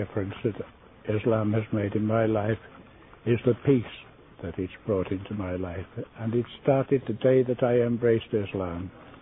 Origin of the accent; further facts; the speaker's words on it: Isle of Skye, Scotland, United Kingdom; born there; also born or lived in Birmingham; 1913, which makes me 87 years old. I was born in Scotland on the Isle of Skye. I was educated largely in Birmingham until I went to Edinburgh University